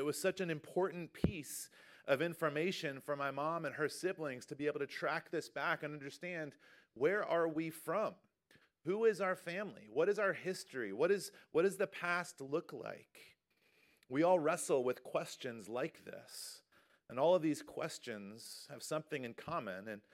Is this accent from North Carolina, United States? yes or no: yes; North Carolina, United States; also born or lived in Kentucky; because I lived the first half of my life in North Carolina. But technically, I'm from Kentucky, because I was born in Kentucky. I only lived there for 6 months